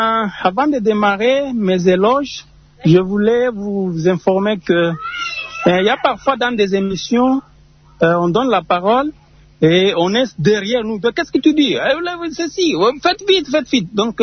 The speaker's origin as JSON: {"language": "French", "town": "Fungurume", "region": "Lualaba", "country": "DR Congo", "said": "même au moment que je vous parle ici chez nous à Fungurume"}